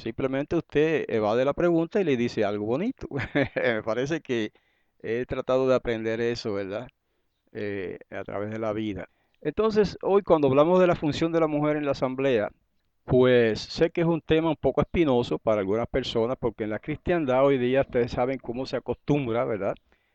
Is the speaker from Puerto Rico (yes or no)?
yes; Guayama, Puerto Rico; una vez me estaba yo en Guayama, mi pueblo